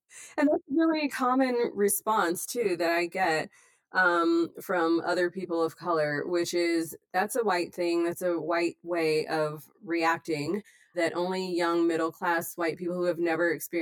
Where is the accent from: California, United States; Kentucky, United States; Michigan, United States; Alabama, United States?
California, United States; Los Angeles; Yeah, so I'm from Los Angeles. We were sitting in traffic, which is a very LA thing to do.